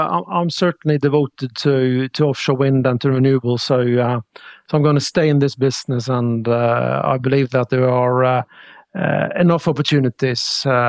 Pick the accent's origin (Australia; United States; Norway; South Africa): Norway; Rogaland; There is a small island on the west coast of Norway, outside of my hometown, called Utsira